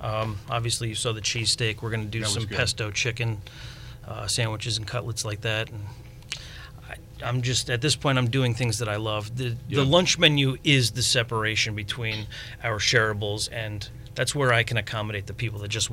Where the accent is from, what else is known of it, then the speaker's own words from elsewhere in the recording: New York, United States; I wouldn't call it Philly because I'm from New York.